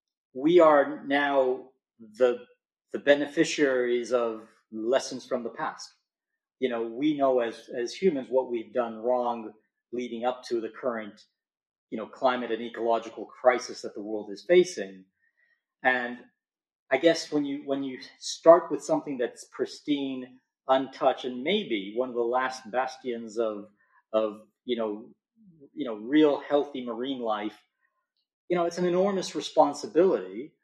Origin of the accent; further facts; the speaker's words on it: Toronto, Ontario, Canada; I'm from Toronto. I was born in Canada. I studied at the University of Toronto.